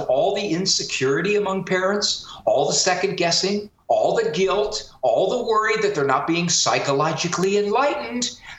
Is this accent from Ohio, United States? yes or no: yes; Canton, Ohio, United States; That's my hometown.